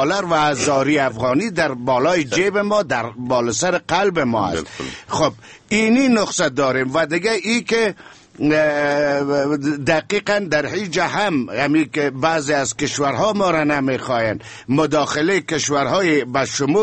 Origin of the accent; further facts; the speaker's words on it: Afghanistan; چون من یک افغان هستم، یک مسلمان هستم، به یگانگی خداوند ایمان دارم